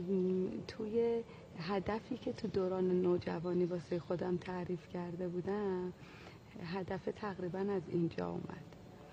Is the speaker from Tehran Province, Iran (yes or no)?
yes; Tehran, Tehran Province, Iran; دو تا فرزند کودکیمون که توی تهران بودیم، ما تو اوج بمبارون و ترور منافقین و این جریانات بودیم، چون محله ما یه محله تقریبا مذهبی نشین بود،